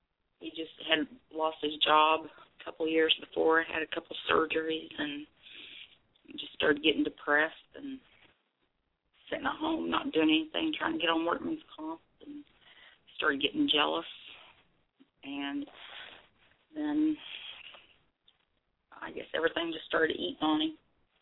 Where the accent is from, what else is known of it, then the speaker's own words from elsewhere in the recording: Oklahoma, United States; Yes, I've always lived here.